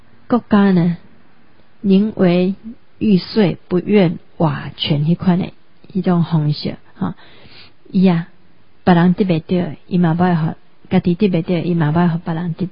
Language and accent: Chinese; Taiwan